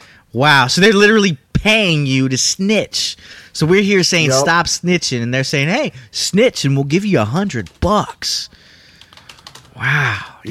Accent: Houston, Texas, United States; Well, that's kind of what Houston's like. I grew up in Houston, and it's pretty sticky and hot.

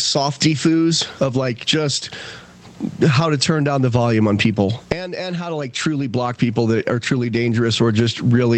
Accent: East Coast, United States; now in Wyoming, United States; Even though I'm from the East Coast too originally, before I wised up and moved to Wyoming.

